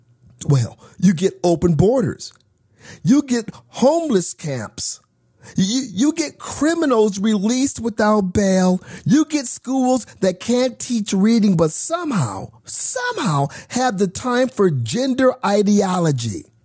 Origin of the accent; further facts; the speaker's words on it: Phoenix, Arizona, United States; When was the last time we had, say, Germany pay to fix homelessness in Phoenix, in my hometown?